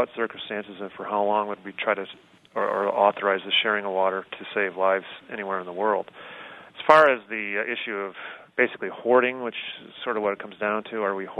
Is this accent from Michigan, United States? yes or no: yes; Michigan, United States; I'm from Michigan originally, and until 2006, there were absolutely no statutory limits on how much water you could remove from Michigan waters.